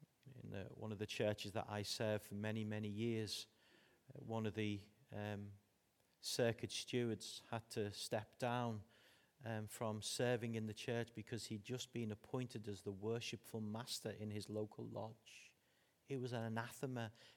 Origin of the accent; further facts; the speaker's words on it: Liverpool, North West England, United Kingdom; now in Derbyshire, United Kingdom; despite me being Derbyshire now, I was born and bred in Liverpool.